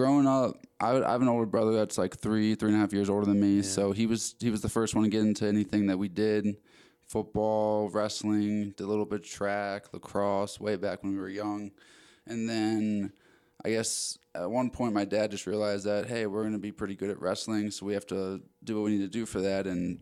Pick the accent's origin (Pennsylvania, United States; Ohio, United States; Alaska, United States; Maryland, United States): Maryland, United States; moved away as an adult; Yeah, I'm originally from Maryland. Was born and raised there, and then I got recruited from Arizona State to wrestle there in college.